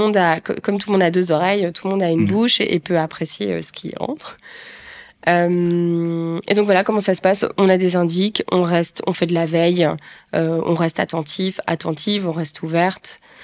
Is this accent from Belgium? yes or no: yes; Belgium; moi, en tant que Belge